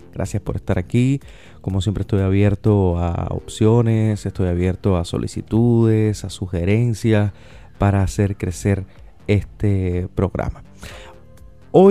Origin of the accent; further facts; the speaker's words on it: Vertientes, Camagüey, Cuba; Yo soy de Vertientes, Camagüey. Es un municipio que se encuentra al centro sur de esa provincia, aunque no me guste reconocerlo, oriental de Cuba.